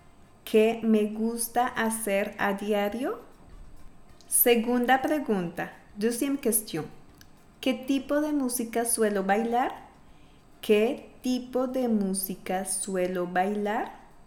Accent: Colombia; Como ya lo sabes, soy colombiana, así que me gustan mucho los ritmos latinos

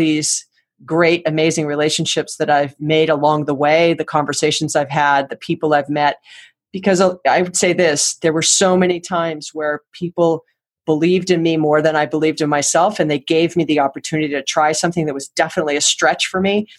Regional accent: Hawaii, United States; we went to rival high schools. We're both from Hawaii.

